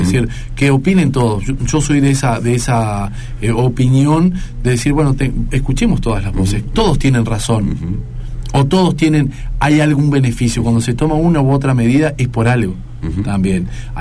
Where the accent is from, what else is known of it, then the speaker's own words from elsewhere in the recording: Argentina; surgen estas cosas que duelen como argentino que ocurran